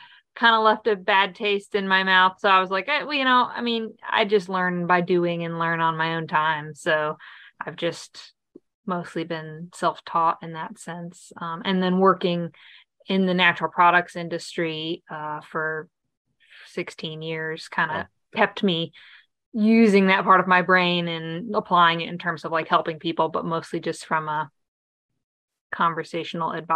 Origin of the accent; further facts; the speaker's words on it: North Carolina, United States; I grew up in Western North Carolina.